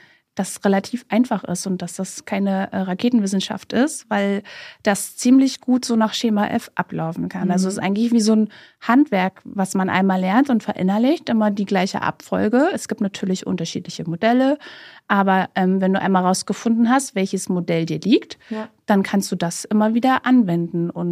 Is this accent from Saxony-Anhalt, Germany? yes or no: no; Brandenburg, Germany; ich komme ja aus Brandenburg, aber doch eher so Kleinstadt, mittelgroße Stadt